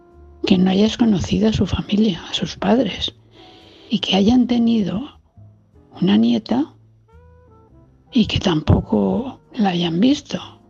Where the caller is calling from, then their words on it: Valencia, Valencian Community, Spain; La mía es la valenciana